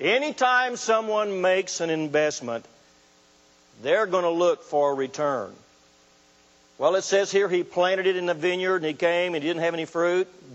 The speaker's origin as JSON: {"language": "English", "country": "United States", "said": "And I'm going to say we because I'm an American, you are too, right?"}